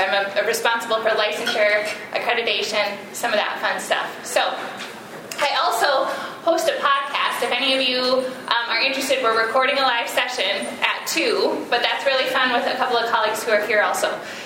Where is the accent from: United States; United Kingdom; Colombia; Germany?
United States; Iowa; I grew up in Iowa. That's where I'm from.